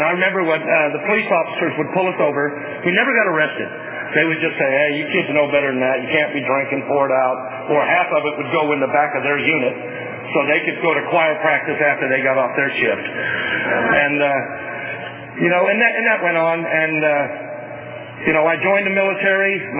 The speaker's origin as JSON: {"language": "English", "region": "England", "country": "United Kingdom", "tie": "born there", "also_born_or_lived": "San Antonio, United States", "said": "I was born, I know everybody knows me as … I was born in England. Okay? It's like my mother said, I'm British by birth and redneck by the grace of God."}